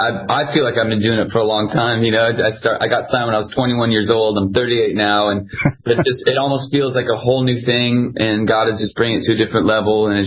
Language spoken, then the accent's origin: English; San Diego, California, United States; You know, I grew up in San Diego